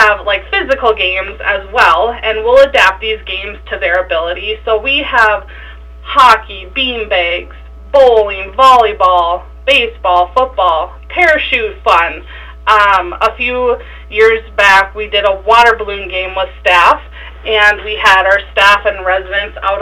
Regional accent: Springfield, Minnesota, United States; Yeah, so I grew up in Springfield, Minnesota. I grew up on a dairy farm.

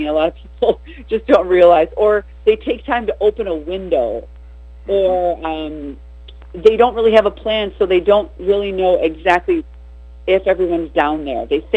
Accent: United States; growing up on the St. Croix River and being outside, I have three brothers and a sister, and I'm pretty much a tomboy

